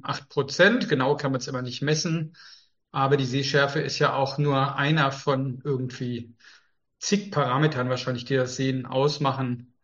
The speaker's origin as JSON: {"language": "German", "town": "Erlangen", "region": "Bavaria", "country": "Germany", "tie": "born or raised there", "said": "Ich habe es tatsächlich auch in Erlangen angefangen, wo ich aufgewachsen bin, habe auch bei meinen Eltern noch gewohnt, weiterhin."}